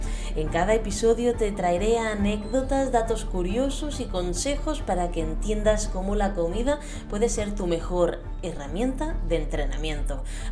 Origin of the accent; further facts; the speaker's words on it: Calafell, Catalonia, Spain; de Calafell, mi pueblo natal